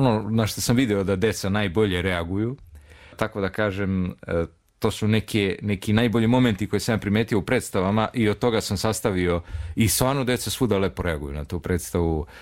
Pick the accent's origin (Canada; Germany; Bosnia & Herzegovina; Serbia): Serbia; Gornji Milanovac, Šumadija and Western Serbia; on je iz Gornje Milanovca, odakle sam ja rodom